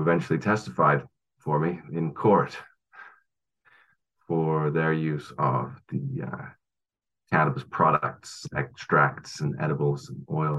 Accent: England, United Kingdom; now in Canada; Well, I'm from England.

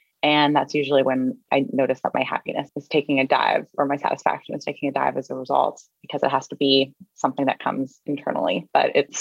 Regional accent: Canada; Yeah, so about me, I'm Canadian. I was raised by a single mom

